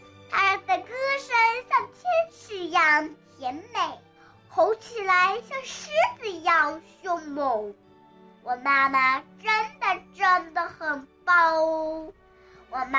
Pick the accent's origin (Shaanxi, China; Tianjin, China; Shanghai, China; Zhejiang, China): Zhejiang, China; 我来自浙江省徐州市巨化三小。